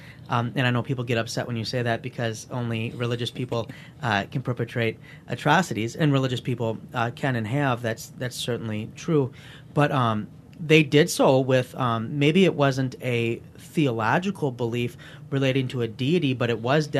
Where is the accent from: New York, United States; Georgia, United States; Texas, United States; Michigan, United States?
Michigan, United States; Livonia; We'll go with Livonia, my hometown.